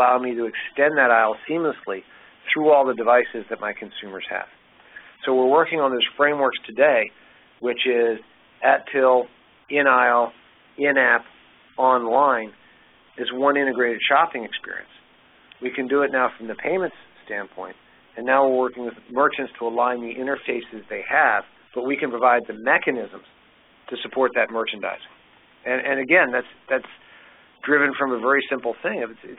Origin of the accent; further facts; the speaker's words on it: Philadelphia, Pennsylvania, United States; I grew up in Philadelphia. SEPTA is not the cutting edge of much of anything.